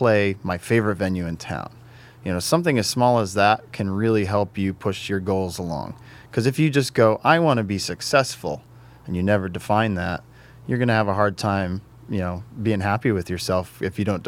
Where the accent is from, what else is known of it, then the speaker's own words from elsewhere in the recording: Connecticut, United States; Well, I grew up in Connecticut, so I was always torn between half my family was Red Sox, half my family was Yankees.